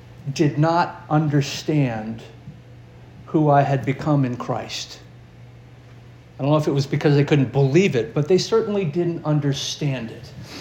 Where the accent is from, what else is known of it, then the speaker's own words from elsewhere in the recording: Northeast, United States; I was raised up in the Northeast, the liberal Northeast. I was raised in a non-Christian home, a place where logic and reason ruled the day.